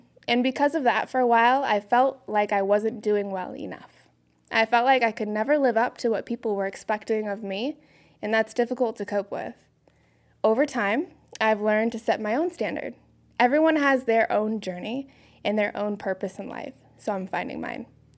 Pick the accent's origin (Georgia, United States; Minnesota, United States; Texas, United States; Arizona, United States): Arizona, United States; Phoenix; I was a very successful junior golfer growing up in Phoenix and won a handful of national events